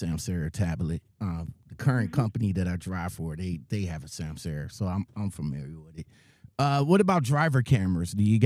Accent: Ohio, United States; I'm out of Ohio.

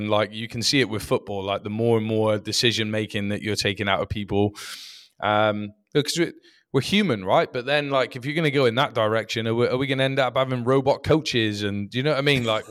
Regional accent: Plymouth, South West England, United Kingdom; I'm British. You know, I'm from Plymouth.

